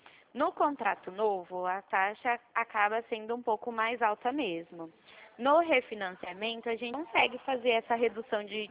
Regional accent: Presidente Prudente, São Paulo, Brazil; Eu sou de Presidente Prudente.

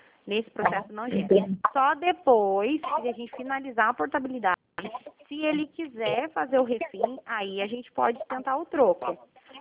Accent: Cornélio Procópio, Paraná, Brazil; eu sou de Cornélio Procópio, aqui do ladinho de Londrina.

